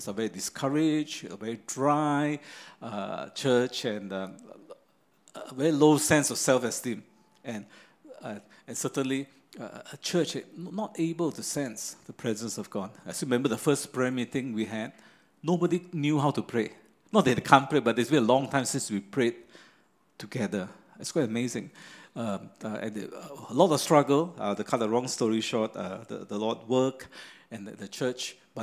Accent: Malaysia; now in Singapore; I am not a Singaporean. At least I didn't grow up here. About maybe 3-4 years ago, I became a Singaporean. So I was a PR, parasite resident for many years.

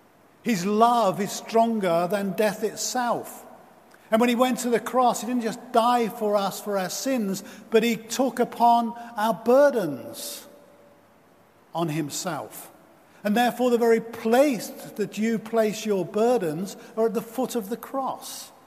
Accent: East of England, United Kingdom; my hometown, which is about 50 miles, about 70 plus kilometers from London. And as you go out of inner city London and then through the suburbs of London, you start to come into rural Essex, which is where I live.

